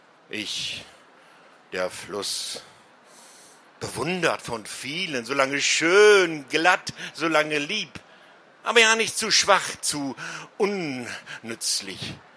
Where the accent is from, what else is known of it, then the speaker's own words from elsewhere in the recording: Magdeburg, Saxony-Anhalt, Germany; Und wir kommen aus Magdeburg.